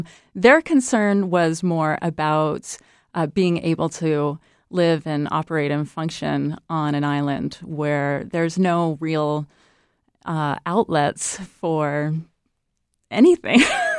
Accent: California, United States; I'm from California. I'll never be from Maine.

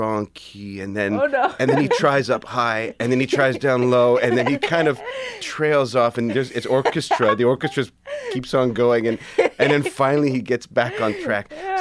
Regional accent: Canada; I'm Canadian.

